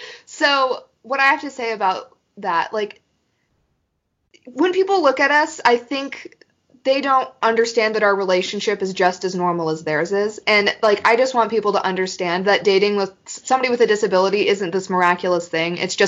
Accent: United States; In the future, I want to be, like, the director of an Indian education program because I'm Native American.

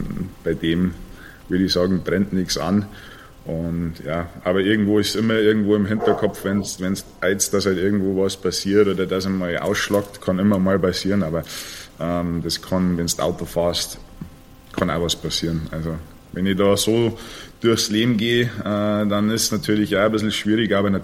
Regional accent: United States; Ich bin jetzt schon, ja, wie du gesagt hast, sehr lange herüben und ja, eigentlich so ein bisschen aufgewachsen in der USA.

